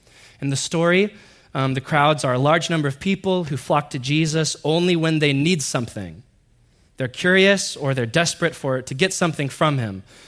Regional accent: Corvallis, Oregon, United States; I come from Corvallis, Oregon. I'm just a nobody from Corvallis. You ever been to Corvallis? Only thing there is a school and cows. Growing up, my family lived for well over a decade beneath the American poverty line.

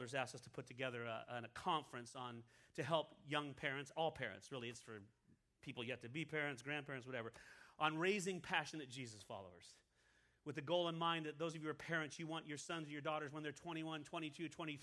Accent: California, United States; I'm from California. I copped out.

